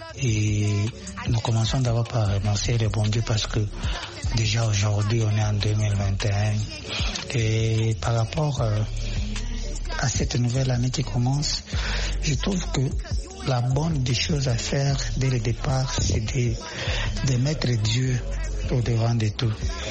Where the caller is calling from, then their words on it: Lubumbashi, Haut-Katanga, DR Congo; depuis le Bombashi, République démocratique du Congo, mon pays natal.